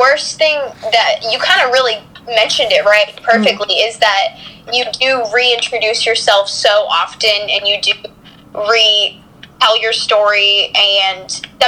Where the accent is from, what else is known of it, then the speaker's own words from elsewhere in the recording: San Diego, California, United States; born there; also born or lived in Charlottesville / Japan; now in Northern Virginia, United States; I usually just say I was born in San Diego and then I lived in Charlottesville and moved to Japan, and now I live in Northern Virginia.